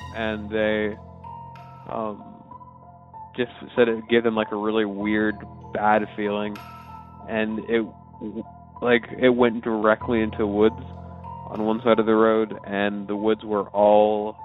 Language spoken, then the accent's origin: English; Atlanta, Georgia, United States; I'm from Atlanta, Georgia.